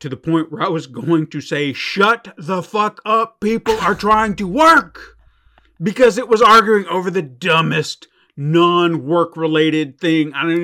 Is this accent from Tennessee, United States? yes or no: yes; Watertown, Tennessee, United States; where are you from? Nashville. Mm-hmm. You know, you don't know where the hell Watertown is, and I don't really feel like explaining it to you, so Nashville.